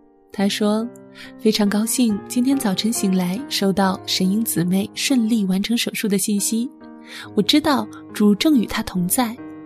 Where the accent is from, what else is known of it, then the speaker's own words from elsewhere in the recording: China; now in Africa; 我是中国的弟兄，正在非洲读神学。